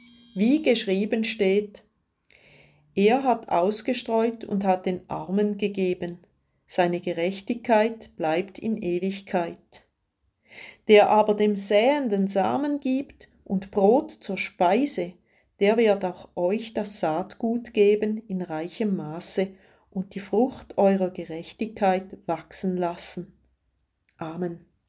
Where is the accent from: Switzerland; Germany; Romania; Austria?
Switzerland; Bei uns in der Schweiz, aber auch rund um den Globus.